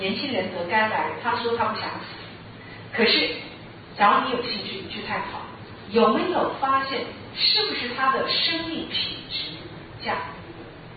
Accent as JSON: {"language": "Chinese", "country": "China", "said": "按理说我们中国人都说要回来，有没有？"}